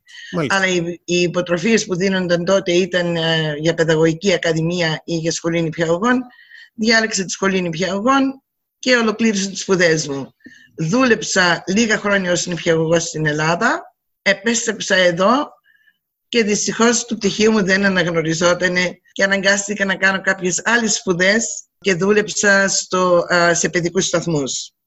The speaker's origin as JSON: {"language": "Greek", "town": "Melbourne", "region": "Victoria", "country": "Australia", "tie": "born or raised there", "also_born_or_lived": "Pieria, Greece", "said": "Γεννήθηκα σε ένα χωριό της ορεινής Πιερίας, Σιριτίνη Πιερίας, και στα 5 μου χρόνια μεταναστεύσαμε με την οικογένειά μου και φτάσαμε στην Μελβούρνη."}